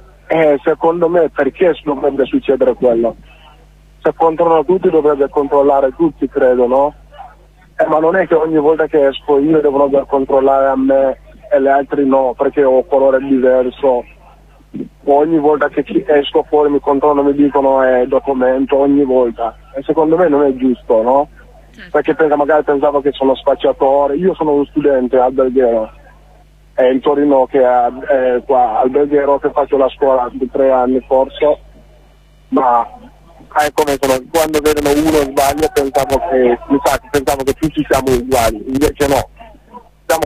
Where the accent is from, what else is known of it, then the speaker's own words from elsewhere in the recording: Gambia; now in Italy; Io sono della Gambia, non sono origine di qua, ma da 4 anni, più o meno 5 anni che sono in Neruda. In Italia tutto sono qua, più o meno 6 anni.